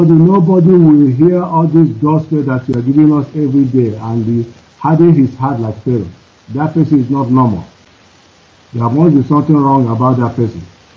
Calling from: Cologne, North Rhine-Westphalia, Germany; I'm calling from Cologne, Germany.

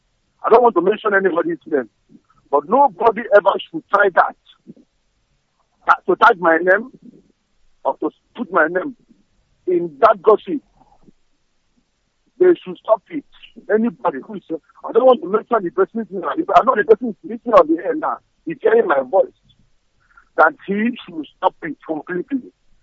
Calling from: Japan; I'm calling from Japan.

